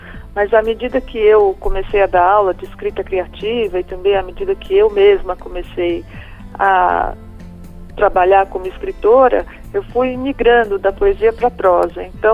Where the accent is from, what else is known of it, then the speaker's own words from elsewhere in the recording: São Paulo, Brazil; born there; Eu nasci praticamente numa Babel, porque eu sou judia. Eu nasci no bairro judeu do Bom Retiro, aqui em São Paulo, onde se falavam muitas línguas. Meus pais são refugiados de guerra.